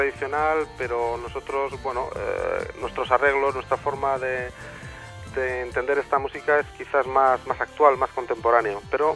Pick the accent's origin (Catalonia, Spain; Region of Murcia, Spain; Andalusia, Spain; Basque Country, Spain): Basque Country, Spain; somos dos músicos vascos y tres músicos occitanos. Mis compañeros occitanos son Joan Bodeón, Lucía Longué y Simón Guillomén. Y por la parte vasca estamos